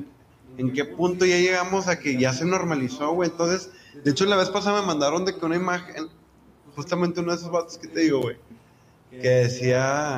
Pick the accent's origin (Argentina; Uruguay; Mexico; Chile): Mexico; yo creo que nosotros todos como mexicanos tenemos que ver.